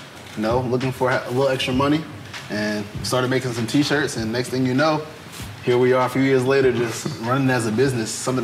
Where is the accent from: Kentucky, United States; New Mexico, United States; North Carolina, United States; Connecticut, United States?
North Carolina, United States; Greensboro; because I'm from Greensboro. So, you know.